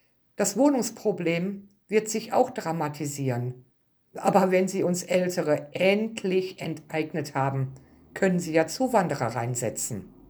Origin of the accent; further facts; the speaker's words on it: Frankfurt, Hesse, Germany; Ich bin aus Frankfurt und hier häufen sich mittlerweile aber auch Mädchengangs